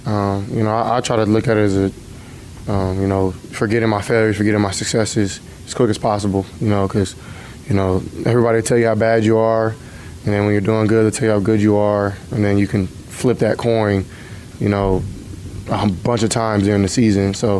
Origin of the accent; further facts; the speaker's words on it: Texas, United States; So, you know, I'm a Texan, so I'm here.